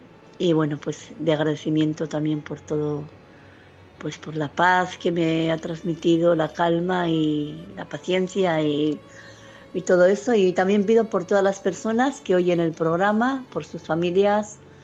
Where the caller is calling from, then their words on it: Bilbao, Basque Country, Spain; de Bilbao.